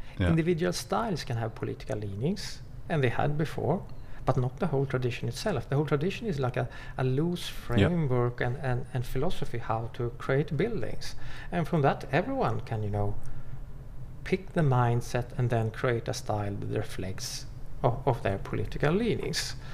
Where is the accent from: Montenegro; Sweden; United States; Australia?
Sweden; I come from Sweden.